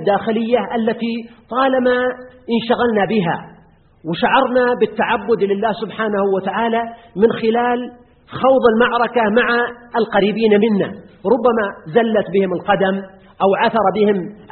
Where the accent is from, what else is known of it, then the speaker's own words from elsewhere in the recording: Al-Qassim, Saudi Arabia; الذي كان عندنا في القصيم، خسرناه في بريدة والقصيم